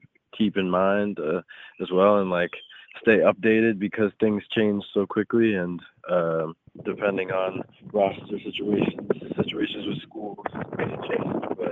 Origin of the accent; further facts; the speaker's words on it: Canada; also born or lived in Lynchburg, Virginia; Yeah, I'm from Canada. I went to high school in Lynchburg, Virginia